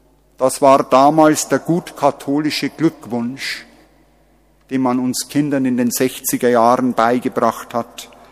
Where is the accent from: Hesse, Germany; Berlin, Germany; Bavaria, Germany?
Bavaria, Germany; Für meine Heimat, mein Heimatdorf, ist auch in Ingolstadt Audi der große Arbeitgeber gewesen und immer noch.